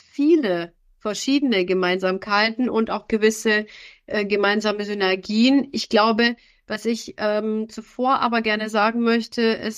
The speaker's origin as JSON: {"language": "German", "country": "Germany", "tie": "born or raised there", "also_born_or_lived": "Romania", "said": "Ich bin halbe Rumänin. Ich bin zwischen Deutschland und Rumänien groß geworden."}